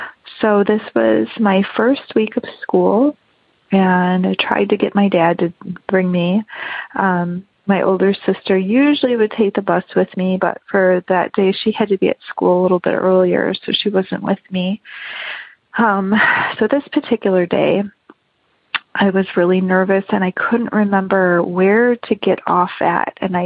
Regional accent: Chicago, Illinois, United States; I wanted to tell a story about what happened to me when I was a young girl growing up in Chicago. So I lived in the city of Chicago

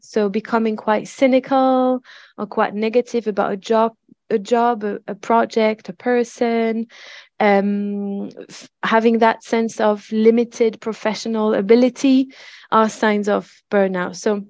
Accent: France; accent: French; English is a second language; now in Leeds, United Kingdom; You're going to spot my French accent in the next few minutes. I'm going to just put it out there. I'm French. I live in Leeds. I've been living in Leeds for quite a few years now.

